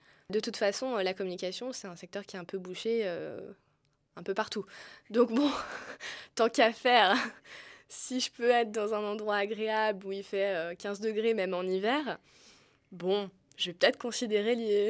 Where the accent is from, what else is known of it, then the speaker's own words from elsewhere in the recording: France; now in Portugal; Donc je viens de France, même si je ne fais pas partie d'une classe aisée, j'arrive au Portugal